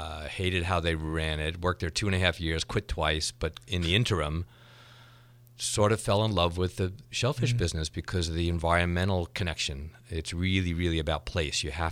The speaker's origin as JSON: {"language": "English", "region": "New York", "country": "United States", "tie": "born or raised there", "said": "So I grew up on Long Island, New York, and in a very similar area. A lot of people don't realize this, but I grew up almost out at the end of Long Island, which was then all potato farms."}